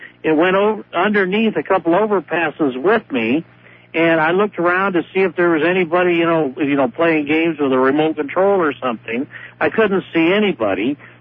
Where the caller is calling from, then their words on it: Reno, Nevada, United States; I'm from Reno.